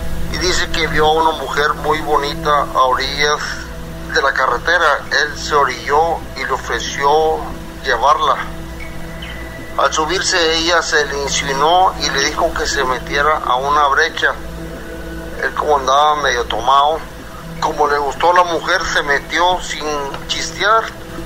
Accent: Reynosa, Tamaulipas, Mexico; soy de Reynosa, Tamaulipas.

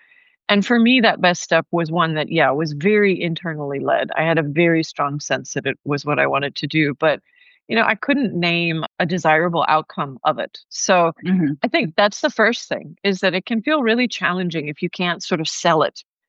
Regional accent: United States; accent: American; moved away as an adult; now in Cape Town, South Africa; You might hear that my accent is American, but I'm sitting in Cape Town right now, Cape Town, South Africa, because I came here many, many years ago

